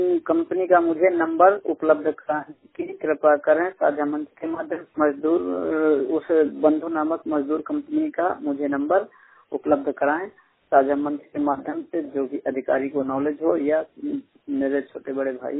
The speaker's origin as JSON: {"language": "Hindi", "region": "Uttar Pradesh", "country": "India", "said": "मैं उत्तर प्रदेश का निवासी हूँ, यूपी से"}